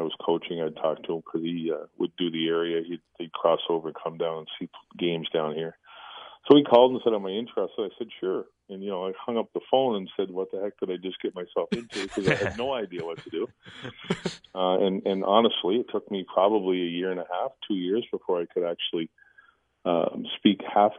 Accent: Toronto, Ontario, Canada; I grew up in Toronto, Ontario, and played hockey up through junior hockey there.

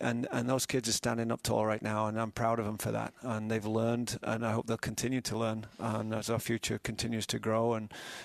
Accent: England, United Kingdom; I'm the only guy, as an Englishman sitting in Nashville's airport listening to this song

